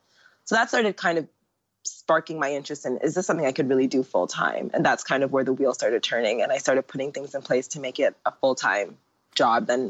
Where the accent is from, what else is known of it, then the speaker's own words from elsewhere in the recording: Jamaica; moved away as an adult; now in Asia; as a Jamaican girl, like I never turn away money.